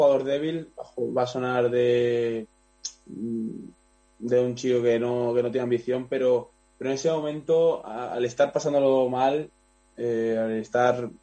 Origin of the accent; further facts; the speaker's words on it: Region of Murcia, Spain; que voy a mi pueblo, quedo con ellos, voy a Murcia, quedo con ellos y me olvido de que soy tenista